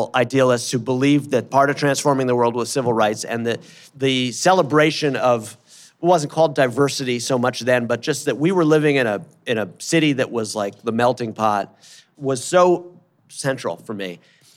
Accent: New York City, New York, United States; So growing up in New York, in Outer Borough, New York, in neighborhoods where there were generations of immigrants, including some very new ones

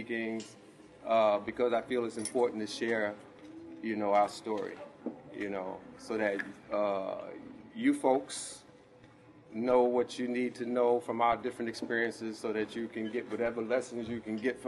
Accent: New Jersey, United States; Like my comrade here, I'm from New Jersey, the land of great revolutionaries.

